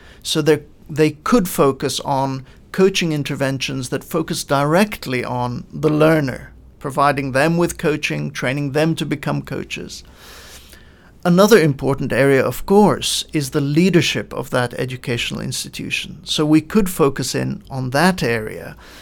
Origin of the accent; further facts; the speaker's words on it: Lebanon; I grew up in Lebanon in the Middle East. I grew up during the war years